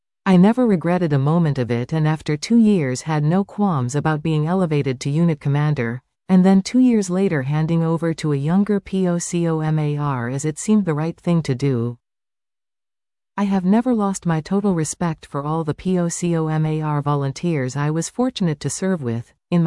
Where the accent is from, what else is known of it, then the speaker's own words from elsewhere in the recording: England, United Kingdom; now in Canada; Our language is English, and I am English, so how is it I have the accent?